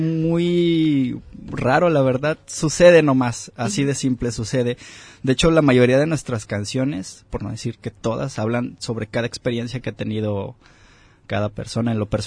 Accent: Puerto Vallarta, Jalisco, Mexico; Sí, todos somos de Vallarta.

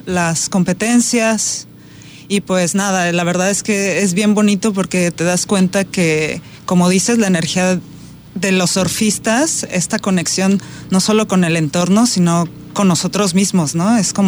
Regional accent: Tampico, Tamaulipas, Mexico; Yo soy originaria de Tampico, pero ya tengo alrededor de 5 años viviendo aquí.

